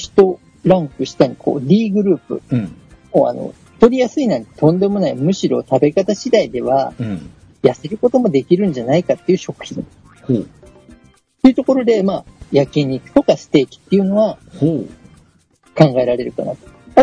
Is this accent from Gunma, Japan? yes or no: yes; Gunma, Japan; 僕の地元群馬県の誇る